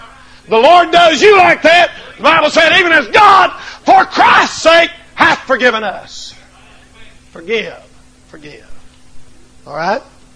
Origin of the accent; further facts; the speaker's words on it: North Carolina, United States; I said, I'm a preacher. I'm here preaching from North Carolina.